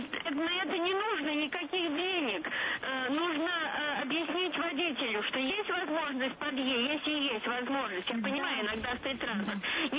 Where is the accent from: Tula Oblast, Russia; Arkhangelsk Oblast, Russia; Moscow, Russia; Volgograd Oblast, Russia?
Moscow, Russia; Вот я москвичка, возраст у меня большой, за 80, инвалид, с палкой.